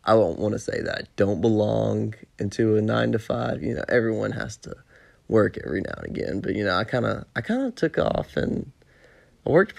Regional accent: Columbia, Tennessee, United States; now in Murfreesboro, United States; You know, I'm from Columbia, but when we moved to Murfreesboro

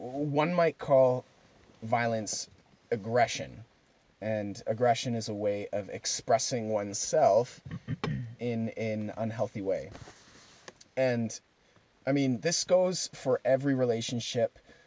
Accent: Calgary, Alberta, Canada; born there; I was born in Calgary. I'm living in my heritage right now.

